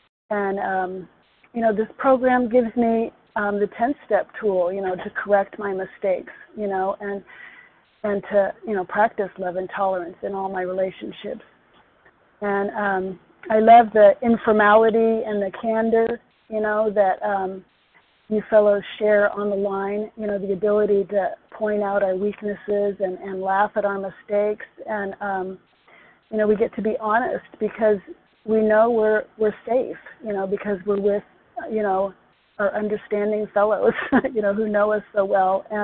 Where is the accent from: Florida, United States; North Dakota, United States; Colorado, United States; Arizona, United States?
Arizona, United States; Oh, Arizona.